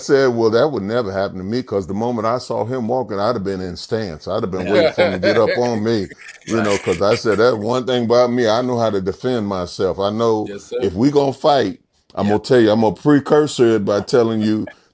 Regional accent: Chicago, Illinois, United States; I said, I'm from Chicago.

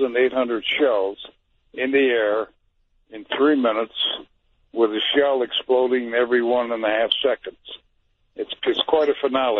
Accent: Rockford, Illinois, United States; Born and raised in Rockford, Illinois, a great city.

